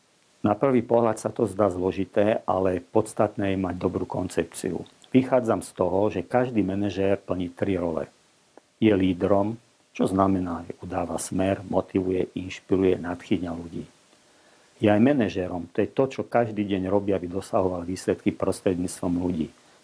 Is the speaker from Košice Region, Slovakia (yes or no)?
no; Bratislava, Bratislava Region, Slovakia; som z Bratislavy, pracujem v Bratislave aj v Českej republike, hlavne v Prahe.